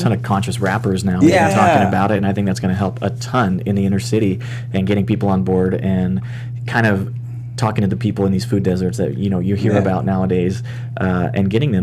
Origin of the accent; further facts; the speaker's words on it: Mississippi, United States; I mean, in the South, I was born and raised in Mississippi.